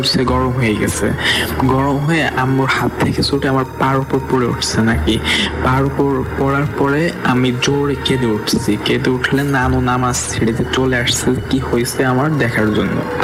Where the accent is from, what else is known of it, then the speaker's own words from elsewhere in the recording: Faridpur, Dhaka Division, Bangladesh; born there; আমার জন্ম হয় ফরিদপুরে কোন এক গ্রামে, আমার নানুবাড়িতে।